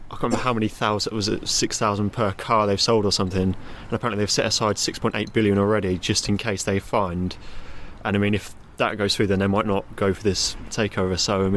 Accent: United Kingdom; we always like to see a British driver on the grid as British people

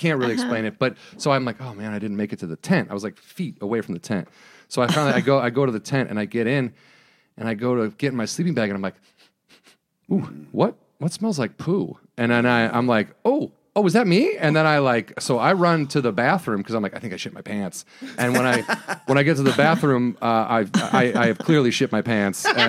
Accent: United States; We're not like that. We're from America.

